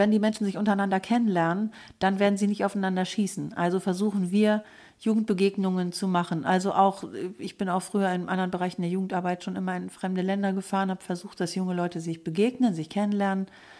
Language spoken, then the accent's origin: German; Lower Saxony, Germany; Ich komme nämlich ursprünglich aus der Lüneburger Heide, aus dem Landkreis Uelzen, etwas provinzieller.